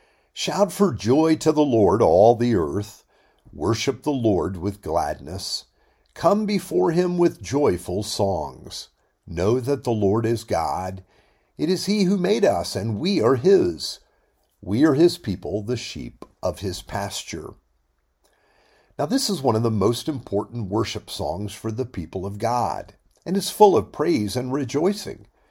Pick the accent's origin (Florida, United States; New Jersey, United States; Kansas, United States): Florida, United States; born there; I could say that my family is from North Carolina, or I was born in Florida, I'm a Floridian.